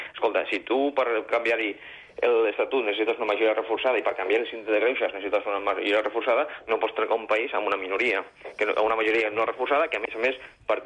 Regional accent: Catalonia, Spain; Perquè a vegades jo soc gent i també soc català.

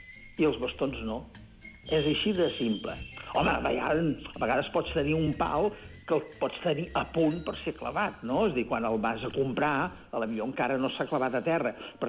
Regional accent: Catalonia, Spain; tant Dolors Requena com jo mateix, som del Principat

